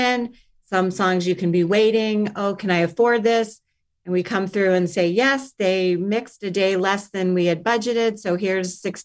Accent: Miami, Florida, United States; My background is I grew up in Miami, so a little unusual place to come from entertainment

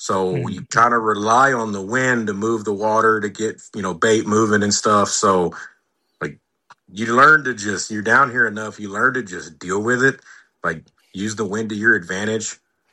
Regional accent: Corpus Christi, Texas, United States; I was born and raised here. I grew up. If you've ever been to Corpus, I'm born and raised in Flower Bluff, right here on the coast. I still live here to this day. I've never left.

